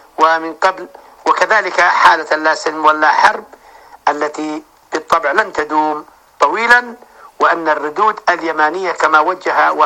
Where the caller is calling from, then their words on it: Sanaa, Yemen; اليمن صنعاء